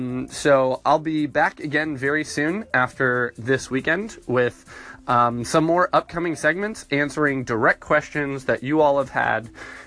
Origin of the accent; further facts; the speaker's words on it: Virginia, United States; I grew up in Virginia, wound up going to Georgia for college at Emory University